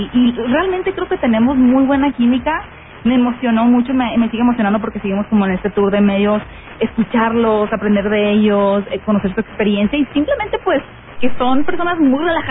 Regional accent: Hermosillo, Sonora, Mexico; Fíjate que no hubo una cuestión de acento, a pesar de que pues yo soy norteña de Hermosillo

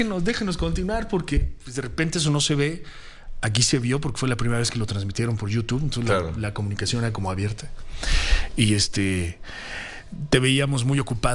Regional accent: Mexico; Y eso, como mexicano, y después de haber platicado con él, pues me llenaba de satisfacción.

